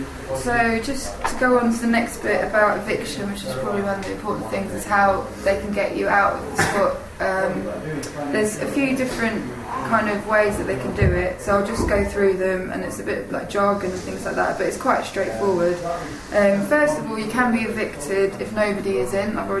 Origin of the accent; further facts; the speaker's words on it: London, United Kingdom; I'm from London